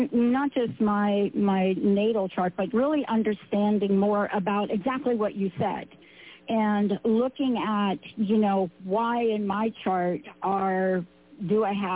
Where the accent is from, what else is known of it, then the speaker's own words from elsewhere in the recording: Bronx, New York, United States; And I'm a girl from the Bronx. I grew up in cement. But let me just be clear. I also grew up in the part of the Bronx.